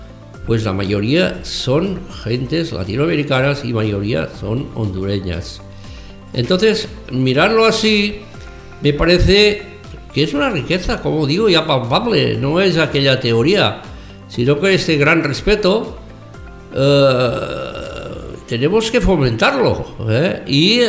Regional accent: Arbúcies, Catalonia, Spain; Yo soy evidentemente catalán, soy hijo de Arbúcias

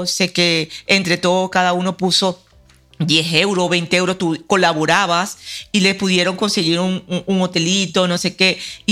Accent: Venezuela; yo soy venezolana de padres colombianos, de migrantes colombianos, y nací en Venezuela.

